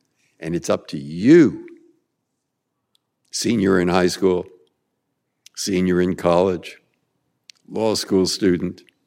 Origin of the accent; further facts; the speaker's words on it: San Francisco, California, United States; also born or lived in Massachusetts; I grew up in San Francisco. I had my career here in Massachusetts